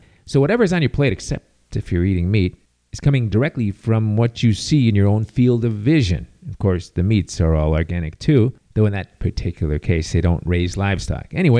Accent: Chicago, Illinois, United States; Oh, man, I mentioned my hometown Chicago a couple of times in this show, and man, I don't ever want to go back there.

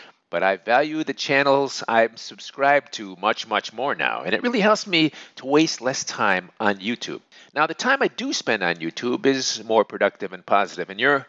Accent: Chicago, Illinois, United States; Now remember, I'm from Chicago, pretty much a segregated city.

